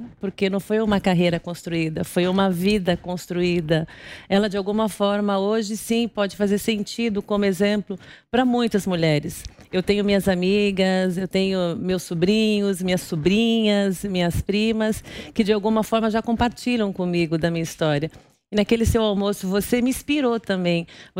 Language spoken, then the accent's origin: Portuguese; Guarulhos, São Paulo, Brazil; Então, eu sou de Guarulhos, eu nasci em Guarulhos. Como eu te coloquei, sou de uma família muito simples.